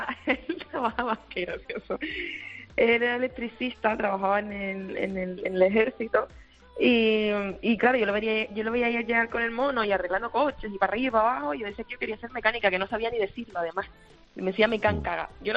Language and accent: Spanish; Canary Islands, Spain; moved away; Pues salí de Canarias para venirme a hacer musical.